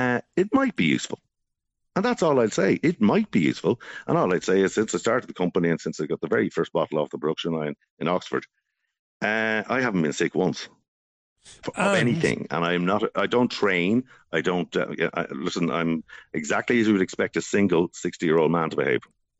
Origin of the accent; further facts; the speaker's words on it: Ballybeg, Ireland; Now, when I was growing up, and when you were growing up in Ballybeg, you know, you came home from school, you dropped your bag, you went out on the road with the ball and you kicked around.